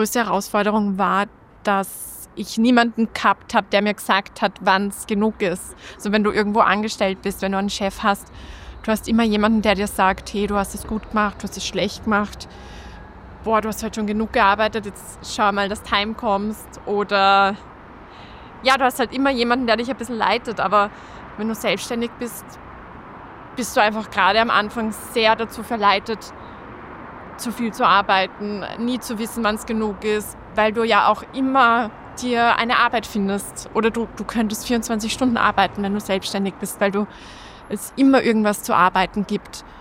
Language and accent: German; Lower Austria, Austria; now in Vienna, Austria; seit ich in Wien wohne, ich komme eigentlich aus dem Waldviertel, aber seit ich in Wien wohne